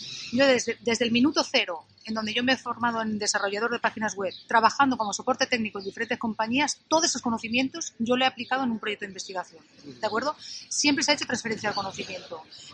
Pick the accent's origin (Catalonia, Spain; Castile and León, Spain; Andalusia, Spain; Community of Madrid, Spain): Catalonia, Spain; Barcelona; moved away as an adult; yo he sido siempre becaria predoctoral de la Generalitat de Cataluña, yo soy de Barcelona